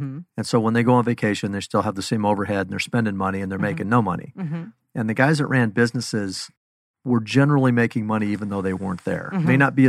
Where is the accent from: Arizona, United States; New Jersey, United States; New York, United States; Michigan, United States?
Arizona, United States; Phoenix; Grew up at North Central Phoenix, Central and Glendale, and went to Central High